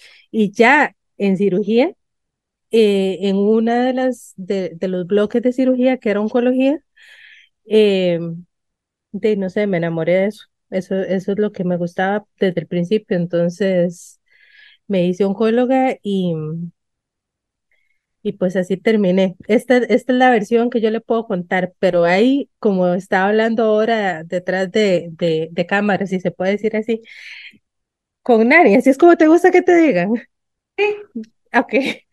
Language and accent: Spanish; San Ramón, Alajuela, Costa Rica; Yo crecí en San Ramón de Alajuela